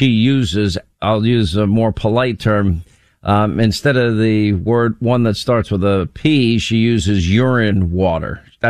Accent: Long Island, New York, United States; I grew up in Long Island. Believe me, I have my moments.

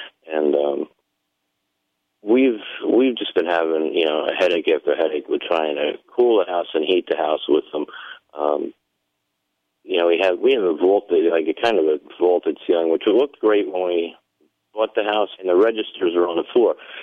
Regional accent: Vermont, United States; being from up north, I lived with wood-burning stoves and, you know, I grew up in Vermont

